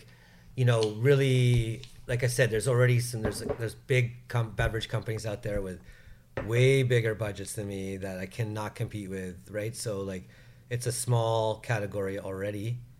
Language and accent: English; Ontario, Canada; you know, I'm from Ontario and I've been trained by Italians